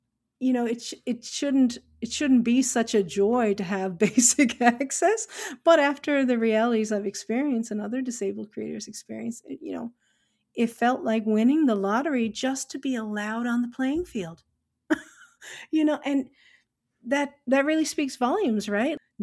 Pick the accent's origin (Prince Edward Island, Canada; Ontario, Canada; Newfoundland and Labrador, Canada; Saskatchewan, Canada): Newfoundland and Labrador, Canada; now in Nova Scotia, Canada; a Newfoundlander and Labradorian who's now living in Nova Scotia.